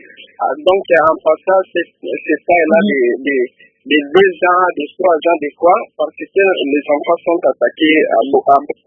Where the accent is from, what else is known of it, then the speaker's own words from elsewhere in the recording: Kalima, Maniema, DR Congo; ici chez nous à Kalima et partout dans notre pays de la RDC